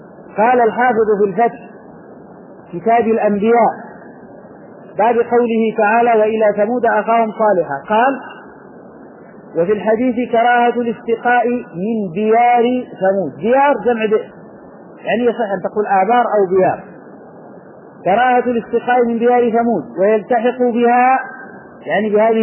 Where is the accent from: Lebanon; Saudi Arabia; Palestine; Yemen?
Yemen; عندنا في اليمن أيضا توجد سخانات شمسية،